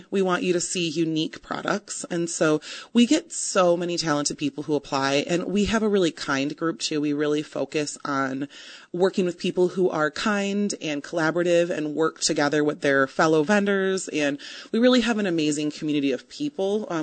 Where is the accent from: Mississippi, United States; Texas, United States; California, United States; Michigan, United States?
Michigan, United States; Grand Haven; So I am from Grand Haven. I've grown up going to the Coast Guard Festival.